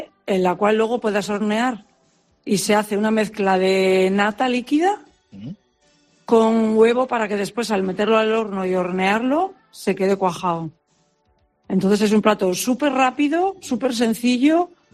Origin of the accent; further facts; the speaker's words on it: Posadillo, Cantabria, Spain; born there; yo soy nacida en Posadillo, Ayuntamiento de Polanco, y llevo pues 30 y... ya he perdido hasta la cuenta. 33 años viviendo por aquí, en San Pedro de Rudagüera.